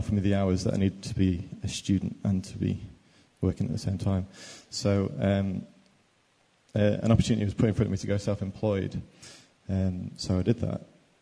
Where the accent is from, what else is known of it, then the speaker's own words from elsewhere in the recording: Leeds, Yorkshire and the Humber, United Kingdom; Yeah, I'm from Leeds, in Audley, was, now I'm in Chapel Elton.